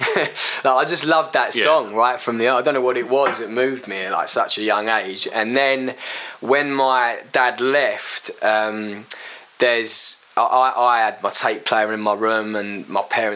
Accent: Brentwood, East of England, United Kingdom; also born or lived in Harold Wood; Yeah, always Brentwood, yeah.

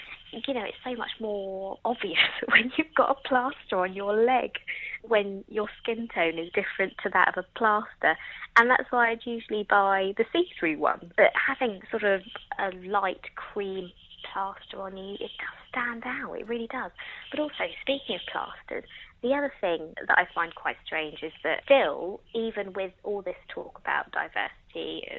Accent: England, United Kingdom; growing up in England

